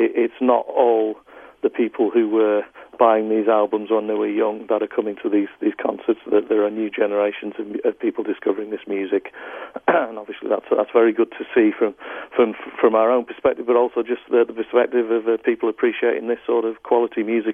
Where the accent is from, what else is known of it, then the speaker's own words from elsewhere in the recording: North West England, United Kingdom; also born or lived in Nigeria / Abu Dhabi; I grew up in the northwest of England, but I also lived in a few other places around the world as a child, like Nigeria and West Africa and Abu Dhabi in the Middle East as well, while I was growing up.